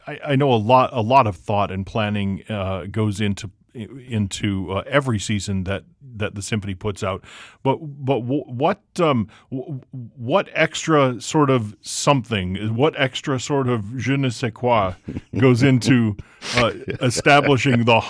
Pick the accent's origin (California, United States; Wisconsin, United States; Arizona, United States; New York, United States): Wisconsin, United States; La Crosse; When I was growing up in La Crosse